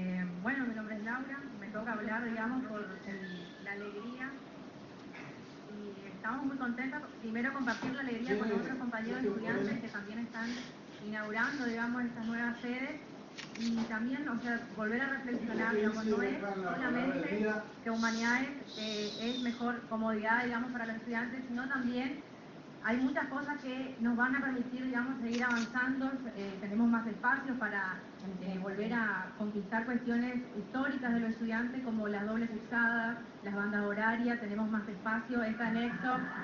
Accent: San Pedro, Misiones, Argentina; now in Posadas, Argentina; Yo soy de San Pedro, hace 6 años que estoy acá en Posadas estudiando

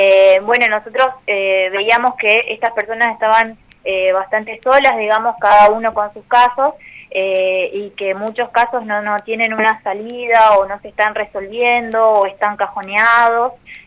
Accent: Posadas, Misiones, Argentina; somos de Posadas la mayoría.

